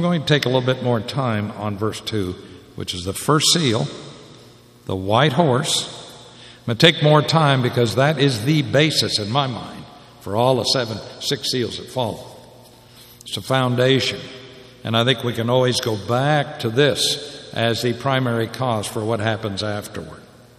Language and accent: English; Midwest, United States; I'm from the Midwest.